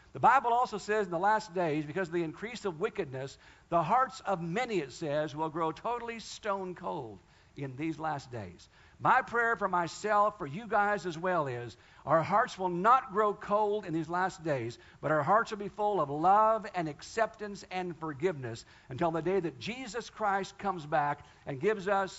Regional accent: Kansas, United States; The church I was raised in Kansas called Faith Chapel

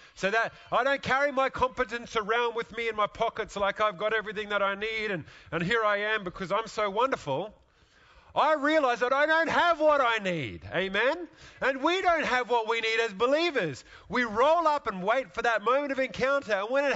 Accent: Australia; When I grew up in Australia, all the movies that we watched came out of America.

